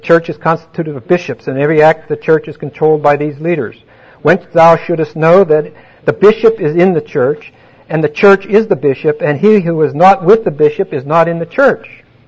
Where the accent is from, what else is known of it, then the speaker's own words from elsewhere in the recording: Pittsburgh, Pennsylvania, United States; I was raised in Pittsburgh in an ethnic community that was very strongly Catholic.